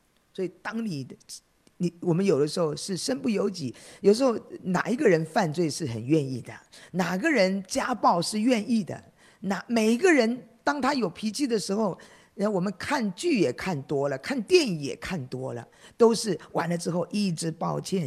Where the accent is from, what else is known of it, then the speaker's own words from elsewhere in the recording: Shandong, China; 我是山东人